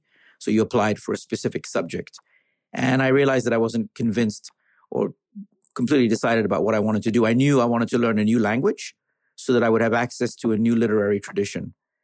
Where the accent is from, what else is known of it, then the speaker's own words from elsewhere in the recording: Paris, Île-de-France, France; also born or lived in London, United Kingdom; I grew up in Paris, and he was then transferred to Osaka.